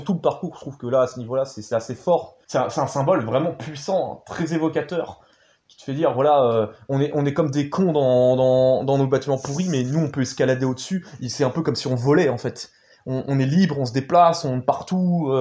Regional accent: Orly, Île-de-France, France; moi, à la base, il faut savoir que je viens du 94, j'ai grandi à Orly, en fait, en pleine cité et tout

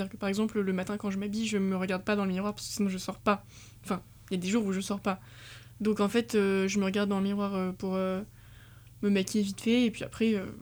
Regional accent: Nouvelle-Aquitaine, France; moved away; moi je viens de Dordogne, donc c'est plutôt loin, je rentre pas souvent.

